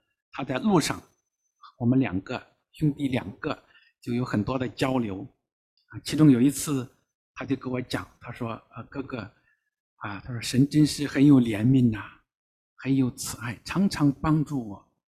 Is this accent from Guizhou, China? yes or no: no; Henan, China; 我是河南人，我们中间有河南的老乡啊